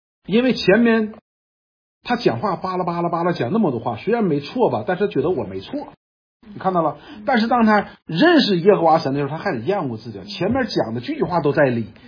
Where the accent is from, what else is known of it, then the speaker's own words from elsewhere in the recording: China; 这句话基本上按我们中国人的翻译过来是什么意思呢？